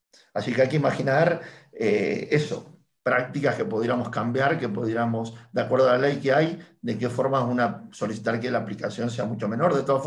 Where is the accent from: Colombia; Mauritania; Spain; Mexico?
Mauritania; Por ejemplo, yo soy de Mauritania y Mauritania no me reconoce como de ese país.